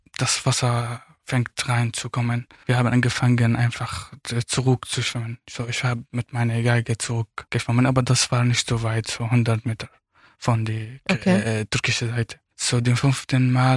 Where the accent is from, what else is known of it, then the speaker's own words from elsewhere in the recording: Hama Governorate, Syria; born there; German is a second language; moved away as an adult; Also ich bin in Syrien geboren, in einem kleinen Dorf, die gehört zu Hama, aber auch nicht weit weg von Homs.